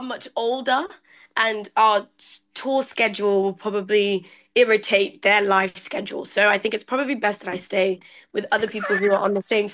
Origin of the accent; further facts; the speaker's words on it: Milton Keynes, South East England, United Kingdom; I grew up in Milton Keynes. So went to private school in Kent Hill, went to private school in Bradford Village, went to Broughton Manor